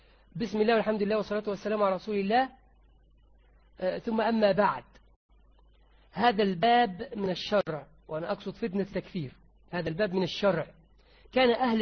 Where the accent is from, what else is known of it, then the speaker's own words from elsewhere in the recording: Egypt; ده كانت عندنا في مصر